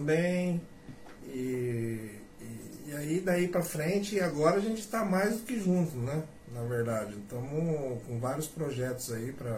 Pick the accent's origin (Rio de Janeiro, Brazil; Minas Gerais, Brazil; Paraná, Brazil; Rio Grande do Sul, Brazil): Paraná, Brazil; Londrina; Sou londrinense, nascido aqui.